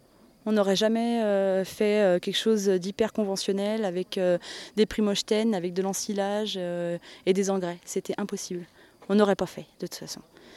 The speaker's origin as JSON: {"language": "French", "region": "Brittany", "country": "France", "said": "Je viens de Bretagne. Enfin, je suis bretonne parisienne. On est dans la Loire depuis 4 ans et demi maintenant."}